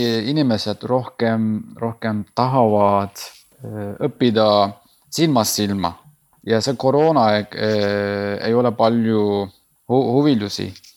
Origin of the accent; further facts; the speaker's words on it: Turkey; Estonian is a second language; moved away as an adult; now in Estonia; olen pärit Türgist. Me tulime siia umbes 2 aastat tagasi mu naisega.